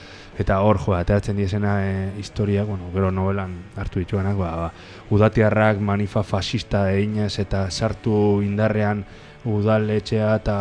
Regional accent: Sodupe, Basque Country, Spain; nire herria dalako eta ondo ezagutzen duterako, ba, Zodupe

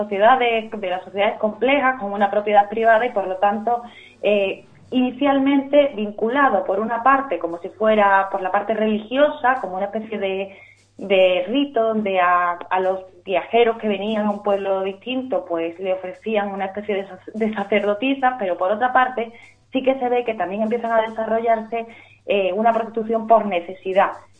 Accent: Andalusia, Spain; lo pronuncio como puedo, que soy andaluza

